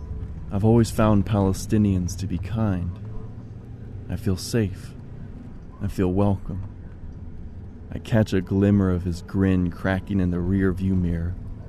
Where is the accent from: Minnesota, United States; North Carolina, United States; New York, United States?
North Carolina, United States; Chapel Hill; And I'm in Chapel Hill, North Carolina.